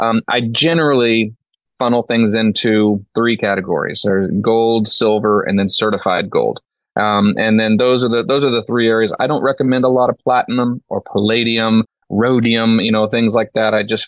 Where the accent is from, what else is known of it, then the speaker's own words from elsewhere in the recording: Washington, United States; I grew up in Washington State. No running water or electricity till I was about 15 years old.